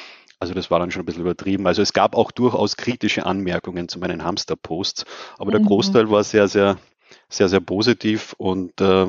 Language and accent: German; Austria